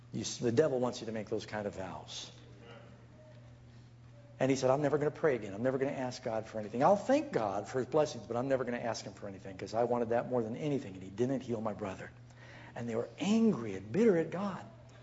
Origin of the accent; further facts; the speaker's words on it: California, United States; Where are you from? I'm from California. You're from California. I'm from California.